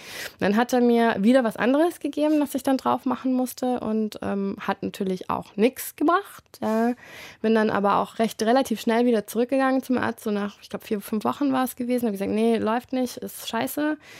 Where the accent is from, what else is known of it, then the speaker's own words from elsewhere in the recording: United States; also born or lived in Germany; Und ich bin ja in Deutschland geboren, ne, aber in Amerika aufgewachsen.